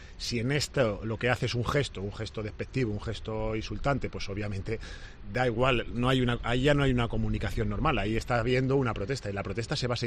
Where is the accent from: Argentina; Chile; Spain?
Spain; que como españoles no la vemos tan mano como la puede haber un alemán